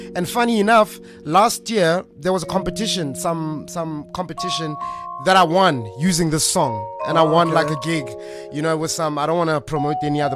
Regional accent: Tembisa, Gauteng, South Africa; also born or lived in Soweto; is a guy from, I was born in Soweto, grew up in Tembisa. I live in Natchrena now.

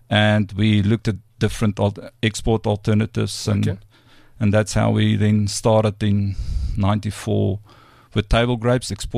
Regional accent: Gauteng, South Africa; I've grown up actually on the farm, 2 hours away from Pretoria.

